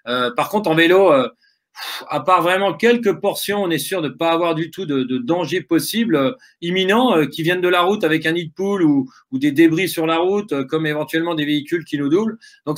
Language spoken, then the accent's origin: French; Brittany, France; dès qu'on est breton, je pense qu'on est aussi un peu rouleur